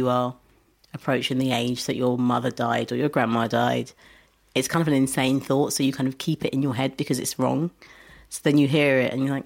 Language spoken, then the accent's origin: English; Harleston, East of England, United Kingdom; Like, I grew up in Harleston.